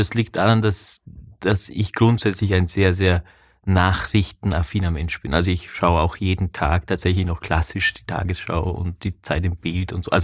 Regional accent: Vorarlberg, Austria; ich komme aus Vorarlberg und mein Papa ist ja Bregenzer

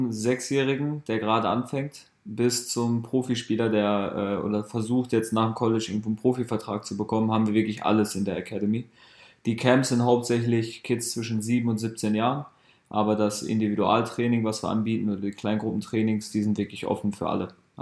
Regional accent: North Rhine-Westphalia, Germany; Also ich bin im Ruhrpott aufgewachsen.

